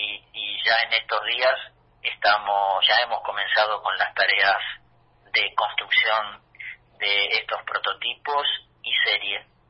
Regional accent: Timbúes, Santa Fe, Argentina; muchas veces pensamos de Timbúes, mi pueblo, al

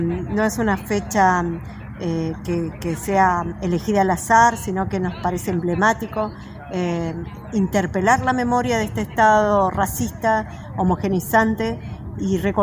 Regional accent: Corcovado, Chubut, Argentina; Vengo de Los Piliamahuiza, de Corcovado, Chubut, pertenezco al Movimiento Mujeres Indígenas por el Buen Vivir

